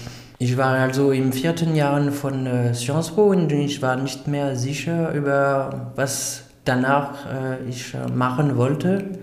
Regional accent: Le Havre, Normandy, France; German is a second language; Also ich komme aus Le Havre, aus der Normandie. Le Havre ist an der Mündung der Seine.

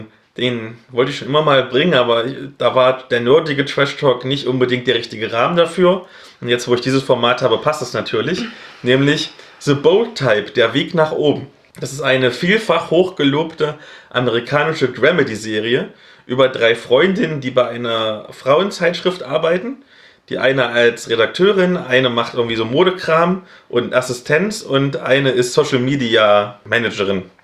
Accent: East Germany, Germany; Als Ossi habe ich immer Minderheitenprobleme.

